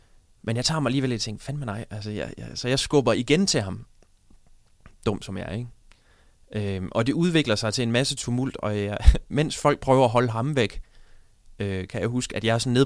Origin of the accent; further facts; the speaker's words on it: Randers, Central Denmark Region, Denmark; Jeg er jo født og opvokset i Randers, som sagt, og jeg startede med at lave stand-up, mens jeg stadigvæk boede hjemme.